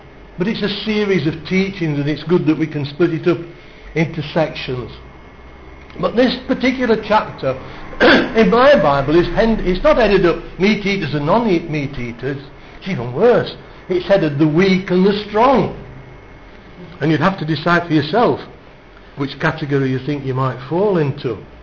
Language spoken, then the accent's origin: English; Halifax, Yorkshire and the Humber, United Kingdom; born there; I was born in Halifax in West Yorkshire.